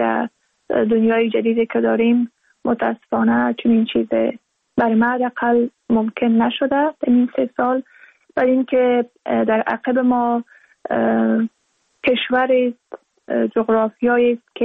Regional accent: Balkh, Afghanistan; زادگاه من، که زادگاه رابعه و مولانا است، یعنی بلخ. من تقریبا 30 سال پیش در بلخ زاده شدم و اونجا در مدرسه رفتم، یکی از مدرسه های مزار شریف که نام گوهر خاتون بود.

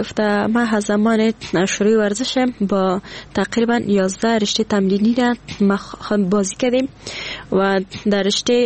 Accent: Afghanistan; یگانه مشکلی که ما افغانا داریم همین شرایط است.

